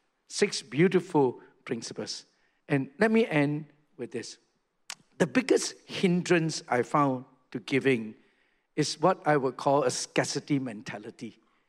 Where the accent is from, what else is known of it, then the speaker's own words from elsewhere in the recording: Singapore; when I was growing up in Singapore.